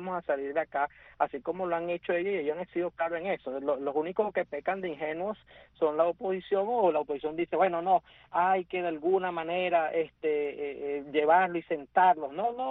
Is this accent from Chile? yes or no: no; Venezuela; yo como venezolano, como político venezolano